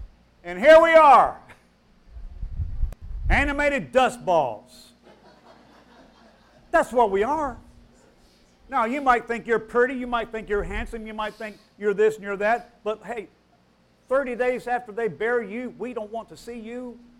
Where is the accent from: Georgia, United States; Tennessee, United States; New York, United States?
Tennessee, United States; I mean, I'm from Tennessee. I didn't know.